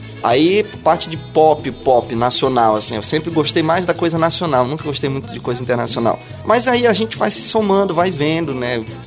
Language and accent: Portuguese; Viseu, Portugal; born there; eu nasci lá em Viseu, eu sou viseuense, então ali na parte de Bragança, tudo que tem, assim, muita coisa cultural.